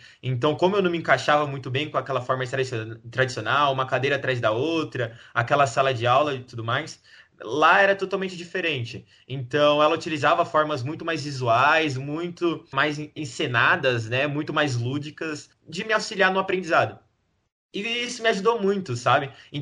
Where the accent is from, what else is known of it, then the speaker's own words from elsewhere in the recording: Suzano, São Paulo, Brazil; eu tenho 19 anos e eu sou da cidade de Suzano, São Paulo.